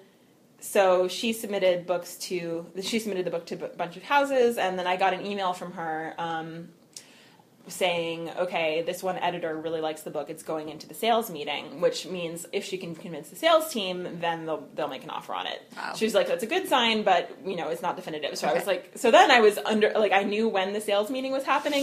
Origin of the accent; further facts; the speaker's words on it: New Hampshire, United States; I grew up in New Hampshire, so we'd go out from Portsmouth Harbor in New Hampshire to the Isles of Shoals